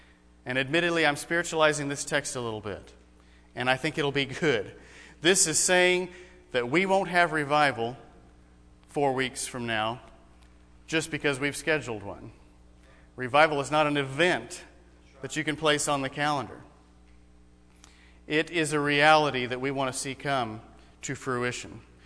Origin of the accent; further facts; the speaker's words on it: New Mexico, United States; Now, I grew up in New Mexico, and New Mexico highways look a lot like what's pictured here.